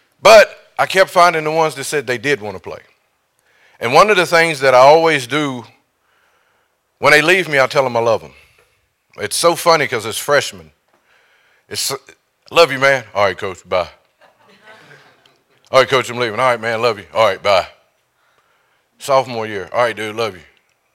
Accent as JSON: {"language": "English", "town": "Eden", "country": "United States", "said": "I'm from Eden. We didn't have a big vocabulary."}